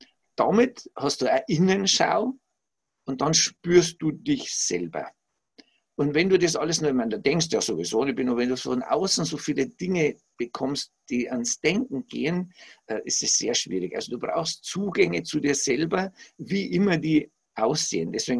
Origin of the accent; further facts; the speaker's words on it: Bavaria, Germany; die war aus einer größeren Stadt da bei uns in Bayern, also da gibt es einen Spielplatz am Fluss.